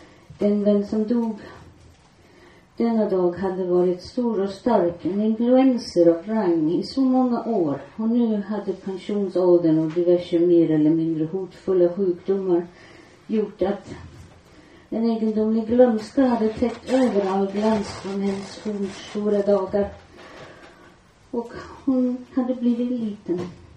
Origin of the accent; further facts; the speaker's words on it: England, United Kingdom; Swedish is a second language; now in Sweden; Och jag är från England